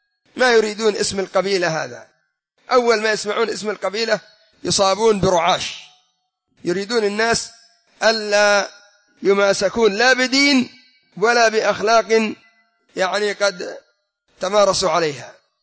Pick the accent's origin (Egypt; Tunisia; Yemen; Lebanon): Yemen; عندنا في عدن وفي حضرموت